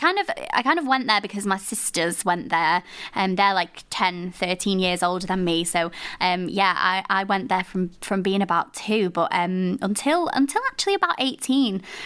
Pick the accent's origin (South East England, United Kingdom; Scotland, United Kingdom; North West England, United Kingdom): North West England, United Kingdom; Blackpool; I'm from Blackpool as well, obviously